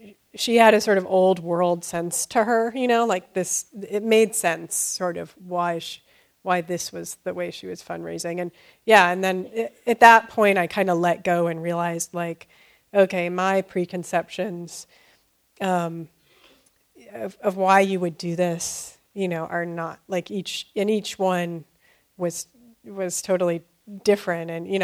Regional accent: Berkeley, California, United States; I'm from Berkeley.

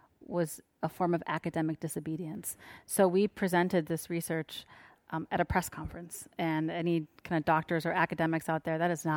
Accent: Sheffield, Yorkshire and the Humber, United Kingdom; born there; I was born in England, in Sheffield, England. My father was getting his PhD. He had a scholarship from Iraq, which is where my family is from.

